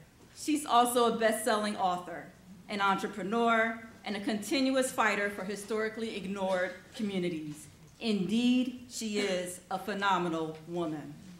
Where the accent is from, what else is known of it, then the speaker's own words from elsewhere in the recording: Philadelphia, Pennsylvania, United States; as a Philadelphian and library user